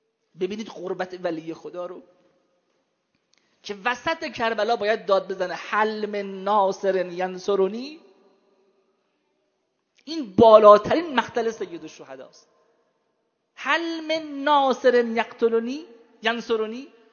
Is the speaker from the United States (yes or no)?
no; Iran; بعد فهمید ما ایرانی هستیم.